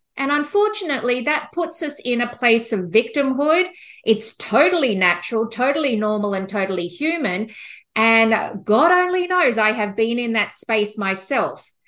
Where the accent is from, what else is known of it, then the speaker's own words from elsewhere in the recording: Australia; now in United States; I was born and raised in Australia.